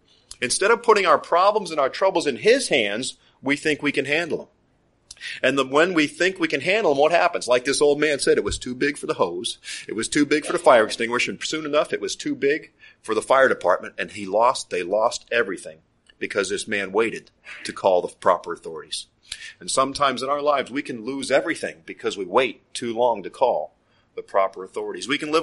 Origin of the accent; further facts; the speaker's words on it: Miami, Florida, United States; growing up in Miami, man, you go to these Spanish birthday parties, and these guys, they know how to dress.